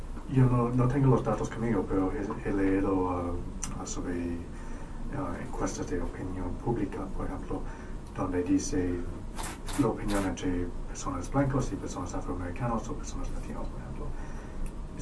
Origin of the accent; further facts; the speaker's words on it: Canada; soy de Canadá. Soy de Canadá, pero yo pienso que sí